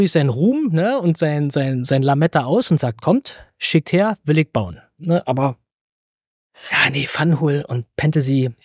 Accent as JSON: {"language": "German", "country": "Germany", "tie": "born or raised there", "said": "ich bin im Osten groß geworden, solche Feiertage kannten wir nicht"}